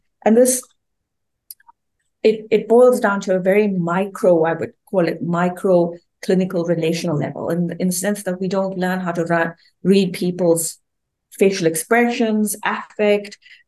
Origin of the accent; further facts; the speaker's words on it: South Africa; So being South African, I must say that I'm a racist